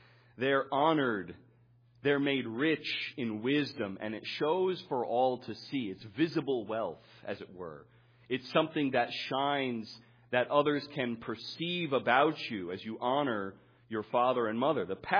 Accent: Chicago, Illinois, United States; You know, I'm from Chicago where it gets very cold. Here it's a toss up

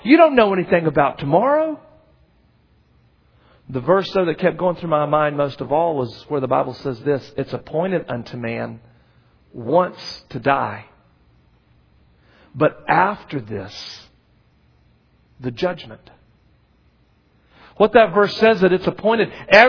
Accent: North Carolina, United States; I grew up in North Carolina.

